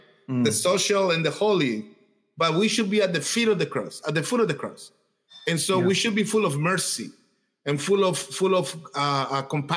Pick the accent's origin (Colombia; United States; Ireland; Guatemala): Colombia; I'm from Colombia. So my whole family is involved